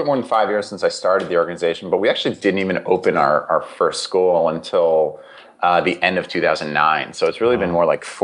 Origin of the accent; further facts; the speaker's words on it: Greenwich, Connecticut, United States; also born or lived in New York; So I was born in New York, but raised in Greenwich.